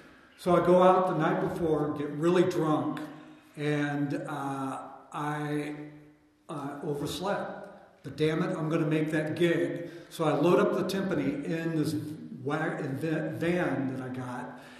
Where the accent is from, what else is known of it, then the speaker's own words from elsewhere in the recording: Kentucky, United States; moved away as an adult; So I grew up in Kentucky, and … I came out here to be a rock star.